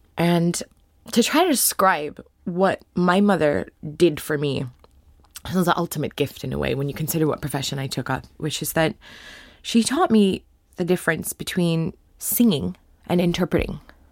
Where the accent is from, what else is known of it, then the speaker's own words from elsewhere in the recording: Los Angeles, California, United States; I grew up in Hancock Park in Santa Monica, was where I went to school.